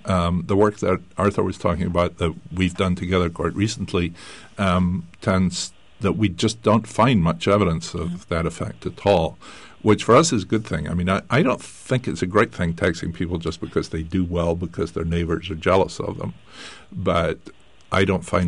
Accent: Scotland, United Kingdom; where I grew up in Scotland, and that's true, you know, in much of Britain

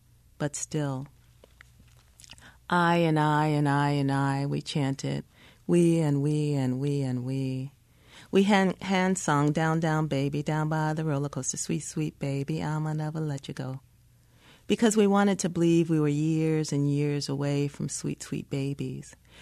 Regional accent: Brooklyn, New York, United States; I grew up on Madison and Knickerbocker.

